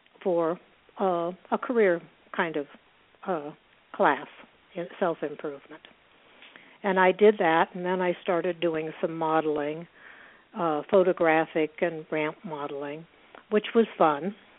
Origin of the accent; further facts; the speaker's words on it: Long Beach, California, United States; where I grew up in Long Beach, California.